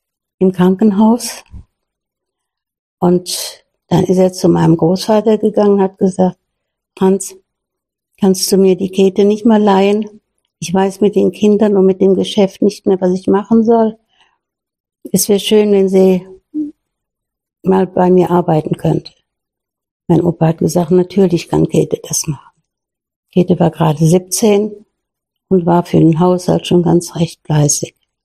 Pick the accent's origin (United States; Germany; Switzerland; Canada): Germany; Altdorf an der Sieg; Ich komme aus Altdorf an der Sieg, bin auch da geboren